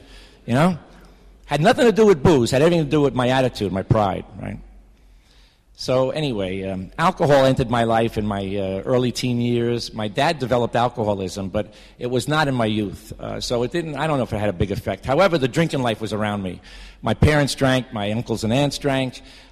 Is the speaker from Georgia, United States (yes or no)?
no; Bronx, New York, United States; I'm a kid from the Bronx. And my journey was to leave the Bronx, develop alcoholism, and get shipped back to the Bronx at the end of my drinking.